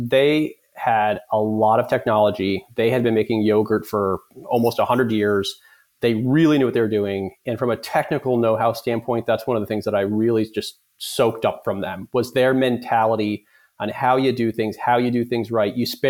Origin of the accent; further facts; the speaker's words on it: East Coast, United States; I'm from the East Coast. So I sold out my share of that partnership to my business partner, moved back to the East Coast